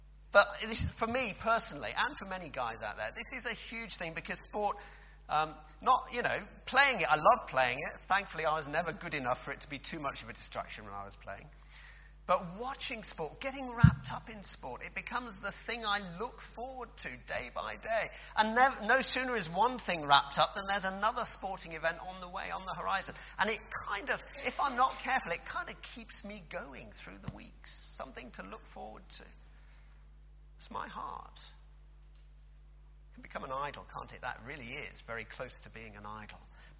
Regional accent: England, United Kingdom; I'm an Englishman. I know what it's like to be let down.

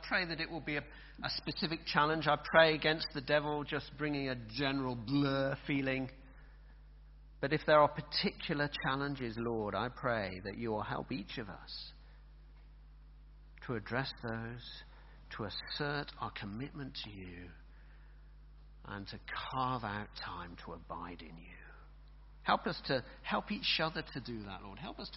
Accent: England, United Kingdom; I'm an Englishman. I know what it's like to be let down.

